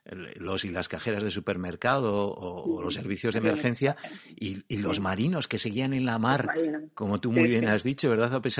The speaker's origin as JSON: {"language": "Spanish", "region": "Basque Country", "country": "Spain", "said": "lo que somos los vascos, y especialmente pues en las zonas portuarias"}